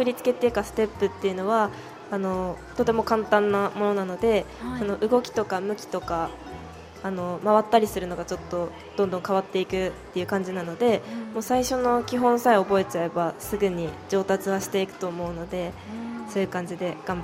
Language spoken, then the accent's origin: Japanese; Nagano, Japan; 私の出身の長野の村であるイベントとかに出るためにちょっとクラブ活動的な感じで、踊りを習ったことはありますね。